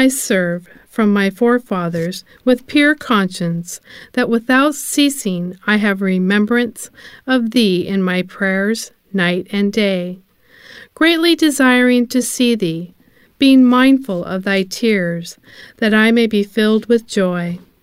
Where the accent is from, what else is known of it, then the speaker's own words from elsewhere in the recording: Albuquerque, New Mexico, United States; I'm from Albuquerque, New Mexico